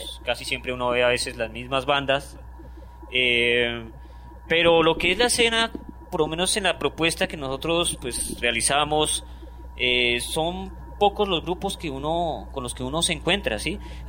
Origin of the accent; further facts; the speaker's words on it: Tunja, Boyacá, Colombia; now in Bogotá, Colombia; Sí, yo soy de Tunja. Pero ya llevo aquí 8 años, entonces.